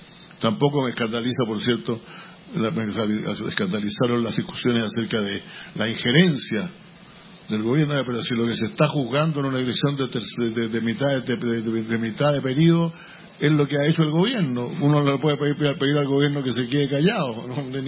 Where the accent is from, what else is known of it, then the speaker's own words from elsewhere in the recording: Chile; En mi país, cuando yo fui ministro del Interior de Chile